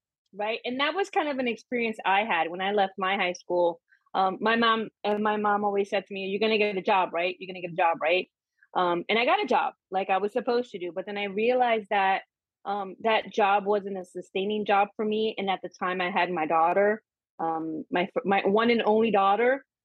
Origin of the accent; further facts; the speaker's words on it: Renovo, Pennsylvania, United States; That is correct. Yes, I am from Renovo.